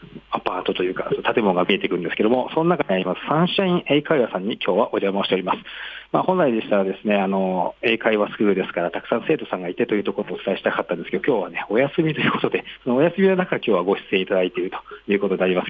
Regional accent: Yamanashi, Japan; 例えば自分の地元だと山梨とかだと西沢渓谷っていう渓谷があるんですけども

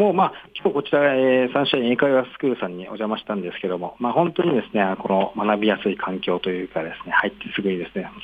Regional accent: Yamanashi, Japan; 例えば自分の地元だと山梨とかだと西沢渓谷っていう渓谷があるんですけども

